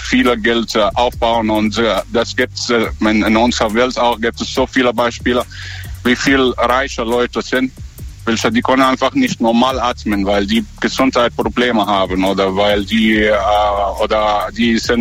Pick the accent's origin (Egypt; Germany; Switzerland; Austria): Egypt; German is a second language; ich komme aus Ägypten. Ich bin keiner Deutscher.